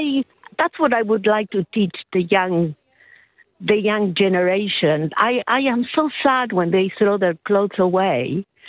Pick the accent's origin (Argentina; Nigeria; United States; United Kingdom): Argentina; I come from Argentina, when fashion is very important